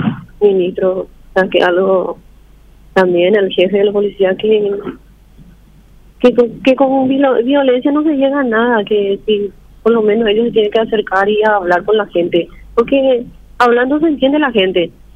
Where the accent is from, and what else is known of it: Paraguay